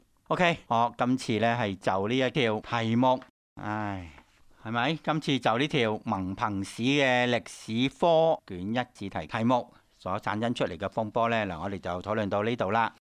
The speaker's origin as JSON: {"language": "Cantonese", "country": "Hong Kong", "said": "我哋香港人都知噶啦"}